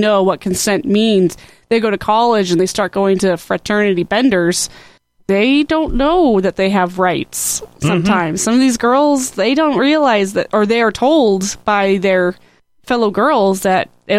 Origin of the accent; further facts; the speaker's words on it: Idaho, United States; Oh, I'm from Idaho. So much worse.